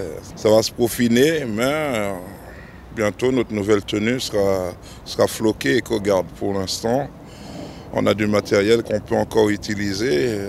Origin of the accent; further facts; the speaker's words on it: Martinique; now in France; Ouais, je suis de la Martinique.